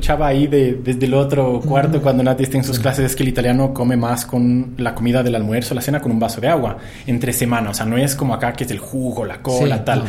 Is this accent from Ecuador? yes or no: yes; Ecuador; sobre todo como todo ecuatoriano que crece con la hawaiana